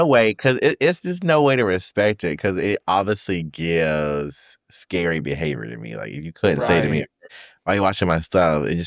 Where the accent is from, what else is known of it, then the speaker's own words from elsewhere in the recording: the South, United States; But I'm from the South, right? So people put Bible verses on everything, right?